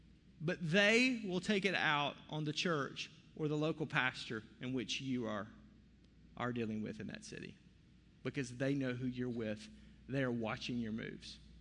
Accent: Arkansas, United States; Multiple syllables, and I'm from Arkansas.

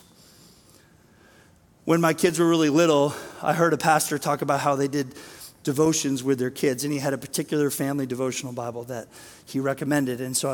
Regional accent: Maine, United States; also born or lived in Texas; I'm from Maine. I'm not from Texas, but I lived there too long. Still have some of the language.

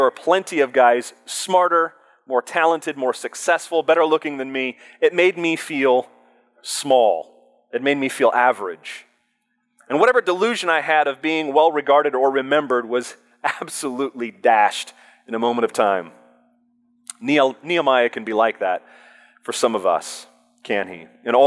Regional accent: Port Orchard, Washington, United States; I grew up in Port Orchard, Washington. Any of you ever heard of Port Orchard, Washington? Right. About 4,000 people.

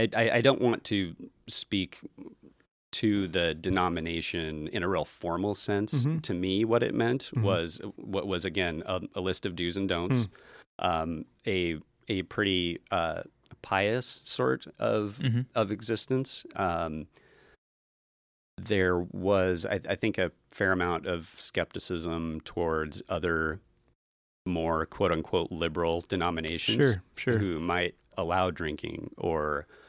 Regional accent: Idaho, United States; Well, I'm originally from Southern Idaho.

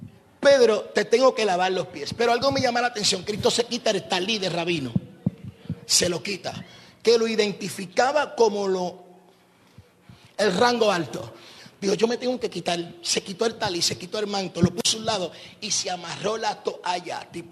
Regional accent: Puerto Rico; No sé, por lo menos en mi país, en Puerto Rico, decimos una bolita.

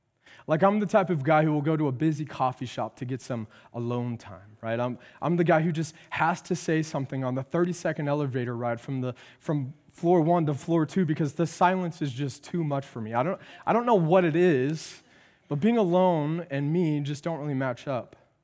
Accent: the South, United States; like I'm from the South, knee slapper type funny

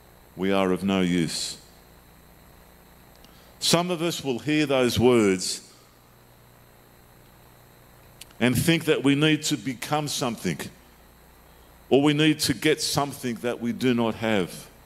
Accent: Sydney, New South Wales, Australia; I was brought up in Sydney

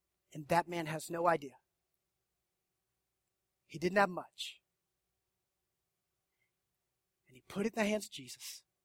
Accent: Warner Robins, Georgia, United States; I'm a 9-year-old kid growing up in Warner Robins, Georgia, single-parent home, my mom raising me and my sister.

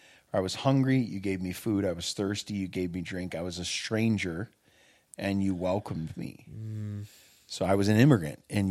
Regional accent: Michigan, United States; I was born here. So I'm, you know, born and raised in Michigan, very much a Midwesterner in my thinking.

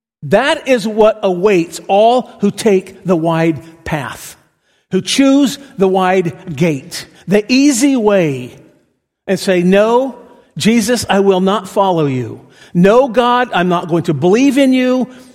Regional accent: Brazil; As a kid growing up in Brazil, and our school was a boarding school, very academic

